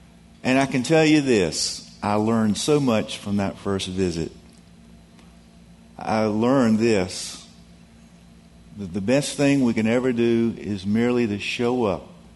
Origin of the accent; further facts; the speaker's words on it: Durham, North Carolina, United States; I said, "I'm from Durham, North Carolina." We talked about Durham.